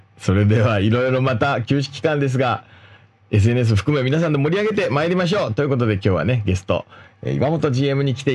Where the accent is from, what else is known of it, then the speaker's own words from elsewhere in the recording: Tochigi, Japan; あ、なんかやってたみたいですね、僕のふるさと、栃木 SC もね。